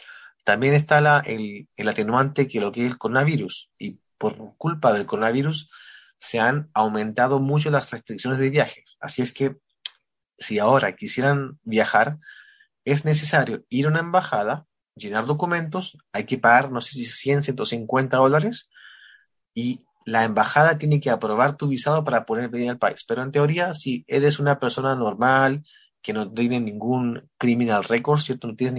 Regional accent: Santiago, Santiago Metropolitan, Chile; Yo estoy aquí en mi país, en Santiago de Chile.

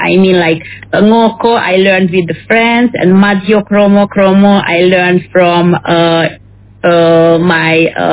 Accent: Hungary; English is a second language; Okay, I'm from Hungary, and Hungary is a very, very small country with only population of 10 million.

